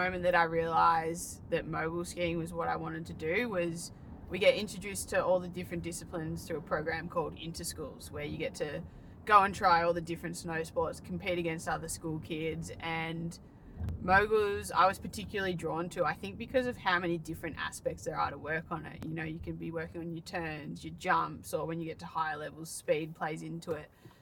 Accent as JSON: {"language": "English", "town": "Cairns", "region": "Queensland", "country": "Australia", "tie": "born there", "also_born_or_lived": "Mount Buller", "said": "Well, I was born up in Cairns, then we moved down to Bowen Heads."}